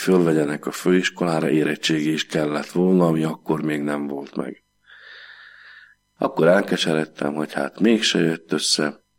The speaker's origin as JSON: {"language": "Hungarian", "country": "Slovakia", "said": "Én 69-ben születtem, és ugye 68-ban voltak bent az oroszok Csehszlovákiába, szegénység volt nálunk, nehéz volt az élet"}